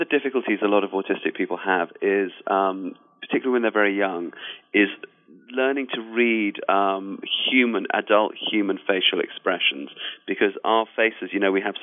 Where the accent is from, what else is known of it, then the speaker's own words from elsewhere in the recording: England, United Kingdom; born there; But my family is African. I was born in England, but my mother is from South Africa. My father is from Zimbabwe.